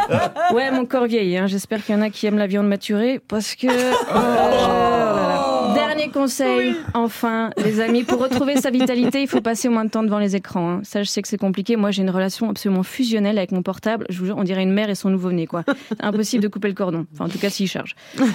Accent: Belgium; je viens de Belgique

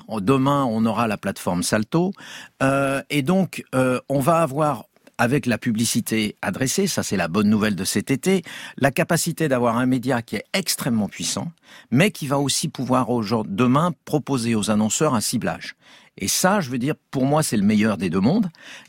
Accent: Lyon, Auvergne-Rhône-Alpes, France; en tant que Lyonnais

